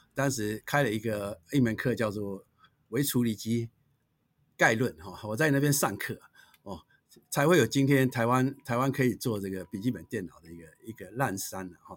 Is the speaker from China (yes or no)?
no; Myanmar; now in Taiwan; 那我是从这个缅甸来到台湾，那是在1966年，就是缅甸是一个本来是一个很富庶的国家了，但是到后来这个经过几个政治运动啊、排华运动啊，对，所以我父亲当时就把我送回台湾。